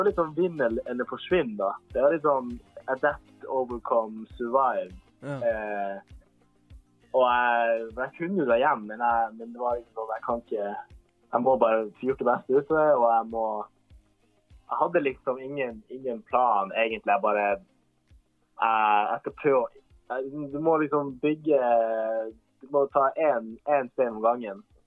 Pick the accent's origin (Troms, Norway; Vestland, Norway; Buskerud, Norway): Troms, Norway; Tromsø; Nå er jeg hjemme i Tromsø, nå er liksom, de jo er på jobb, og liksom, nå bor jeg hjemme hos mamma og pappa